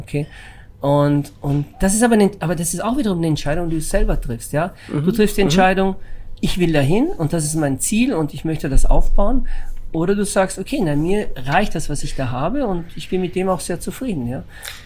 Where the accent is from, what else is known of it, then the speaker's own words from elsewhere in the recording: Italy; moved away; Ich bin Gastgeber und noch so bin ich Italiener